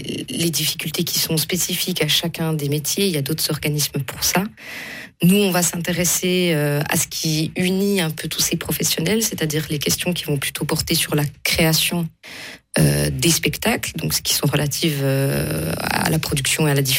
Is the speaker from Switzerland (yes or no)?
yes; La Chaux-de-Fonds, Neuchâtel, Switzerland; parce que je suis de la Chaux-de-Fonds.